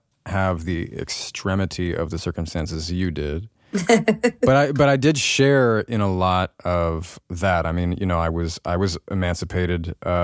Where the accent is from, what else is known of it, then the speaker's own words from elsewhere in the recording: Hollywood, California, United States; And so there's just something about growing up in Hollywood that more and more, I mean, I don't know, I'm 35 now